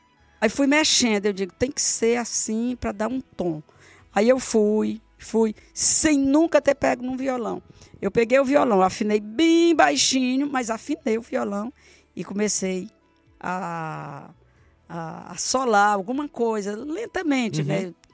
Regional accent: Crateús, Ceará, Brazil; nós somos naturais de Crateús

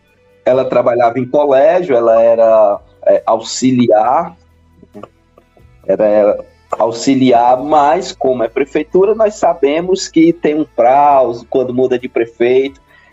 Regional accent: Varjota, Ceará, Brazil; Eu sou natural de Varjota. Meus pais são naturais de Varjota.

